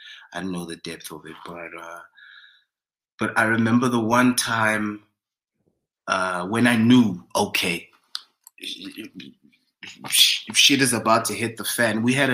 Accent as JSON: {"language": "English", "town": "Mafikeng", "region": "North West", "country": "South Africa", "said": "And I think as South African musicians, we overthink that thing. Like, okay, cool. Having moved from Mafikeng."}